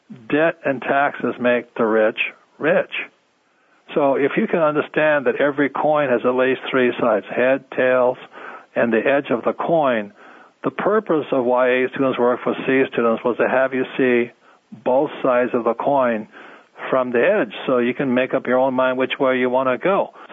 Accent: United States

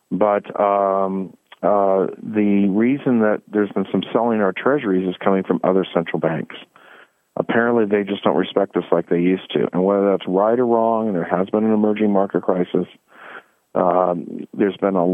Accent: California, United States; I'm from California, so I'm very cynical

